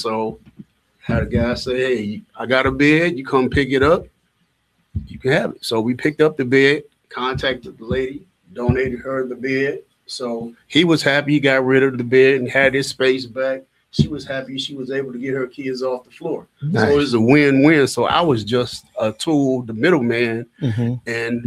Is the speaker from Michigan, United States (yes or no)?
yes; Detroit, Michigan, United States; now in Muskegon, United States; I graduated Muskegon Heights, born and raised in Detroit.